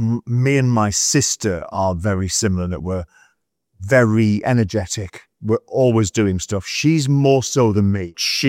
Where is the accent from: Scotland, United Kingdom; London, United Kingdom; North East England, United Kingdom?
North East England, United Kingdom; Middlesbrough; So I was brought up in Middlesbrough, lived in various places across town.